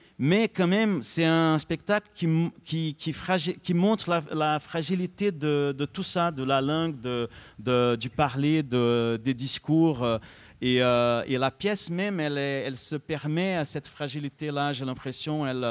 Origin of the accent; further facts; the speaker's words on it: Brazil; C'est plus facile de ne pas dire ça en étant brésilien que français.